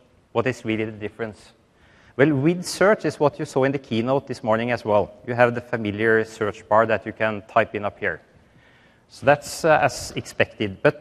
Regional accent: Norway; English is a second language; I'm male, I have a certain age, and I'm from Norway.

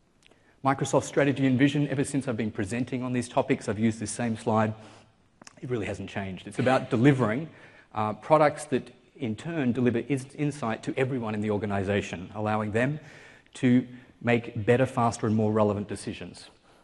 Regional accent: Australia; There's a little bit of an accent going on. I am Australian. I've just come across from Melbourne yesterday.

